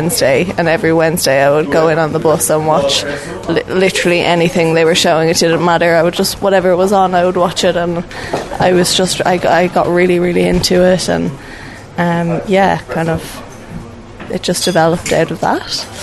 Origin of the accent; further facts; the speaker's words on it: Dublin, County Dublin, Ireland; I'm 23 and I'm from Dublin in Ireland.